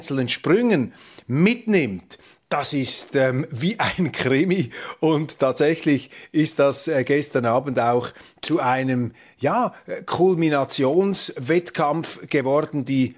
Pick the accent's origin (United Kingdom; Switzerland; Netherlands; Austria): Switzerland; Das ist schon unglaublich, und es macht einen als Schweizer natürlich stolz, wenn eine unserer Firmen da ganz vorne dabei ist.